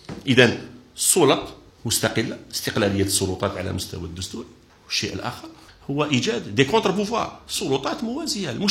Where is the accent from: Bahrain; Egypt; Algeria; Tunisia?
Algeria; وكيف نتناقش فيما بيننا كجزائريين في تنوعنا حول عالم الأفكار